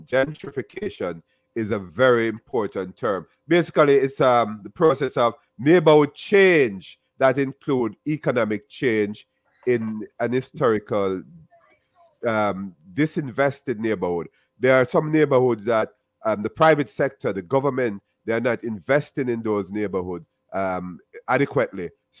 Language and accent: English; Jamaica; I'm from Jamaica, as you have said.